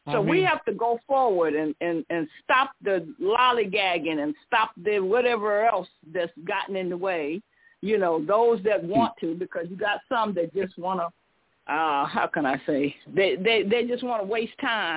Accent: Connecticut, United States; now in Atlanta, United States; And I'm from Connecticut originally, but I've been in the Atlanta metro. I transitioned and moved here to Atlanta area since 1990.

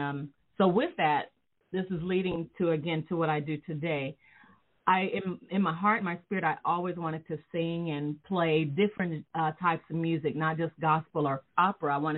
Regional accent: Kansas City, Kansas, United States; born there; I was born in Kansas City, Kansas, and grew up in a musical family.

